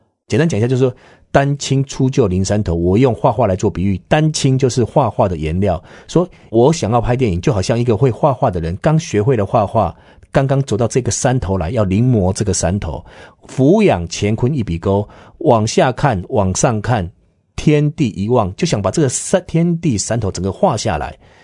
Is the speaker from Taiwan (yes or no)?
yes; Taiwan; 我是台湾的导演